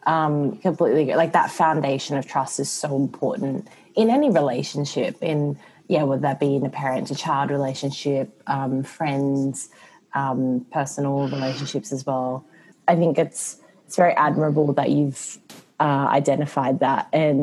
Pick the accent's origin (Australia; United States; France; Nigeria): Australia; now in Singapore; So my dad is Serbian, my mom is Indonesian, and then born and raised in Australia, but now live in Singapore.